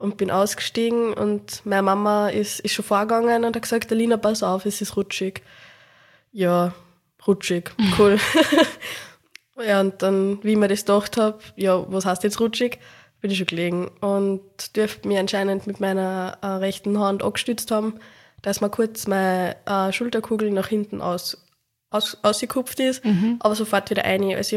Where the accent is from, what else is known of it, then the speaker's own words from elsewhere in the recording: Upper Austria, Austria; now in Vienna, Austria; ich bin 20, bin ursprünglich eben aus Oberösterreich, wohne aber zurzeit in Wien.